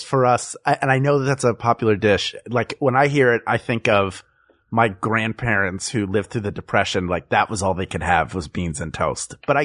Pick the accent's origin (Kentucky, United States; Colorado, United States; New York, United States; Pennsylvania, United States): Pennsylvania, United States; And Heinz is based in my home state of Pennsylvania.